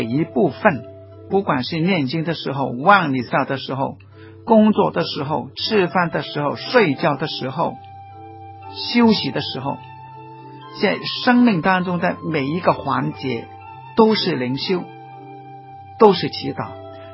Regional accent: Guangdong, China; 我们广东人说卖花姑娘插竹叶

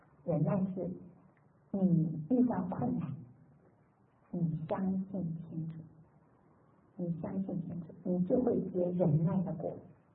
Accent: China; 我们中国人，我常常在这里说，我们中国人可以做很好的见证

